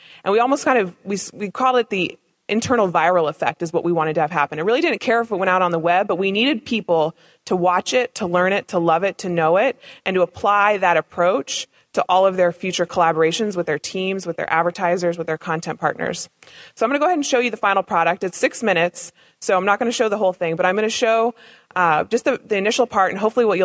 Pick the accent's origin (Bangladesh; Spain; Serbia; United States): United States; California; also born or lived in Nevada / Oregon; I'm actually from Nevada, and my folks came across the Oregon Trail 6 generations ago. And I grew up in Northern California and in Oregon and spent a lot of time on the farm.